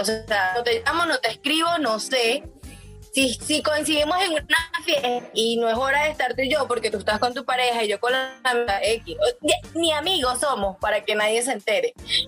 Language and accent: Spanish; Barinas, Venezuela; Era en Barinas, porque yo soy de Barinas.